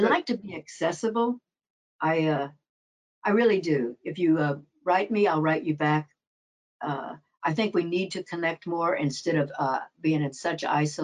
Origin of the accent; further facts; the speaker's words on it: the Ozarks, United States; I come from the Ozarks.